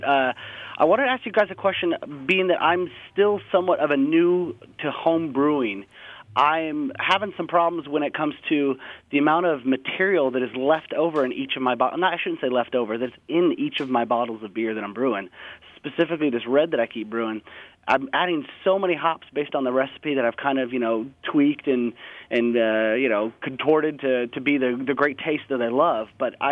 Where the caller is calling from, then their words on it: Seattle, Washington, United States; I'm actually over here in Seattle, Washington.